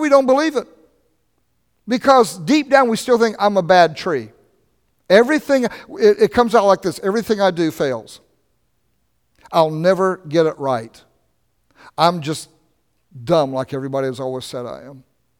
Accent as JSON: {"language": "English", "region": "Ohio", "country": "United States", "tie": "born or raised there", "said": "We had an apple tree when I was growing up in Ohio, an apple tree out in the backyard"}